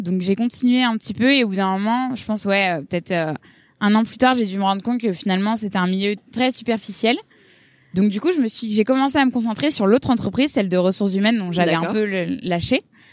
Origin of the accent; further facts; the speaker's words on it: Lyon, Auvergne-Rhône-Alpes, France; j'ai grandi donc à Lyon, mais ensuite, mes parents ont emménagé dans la banlieue, donc dans un petit village.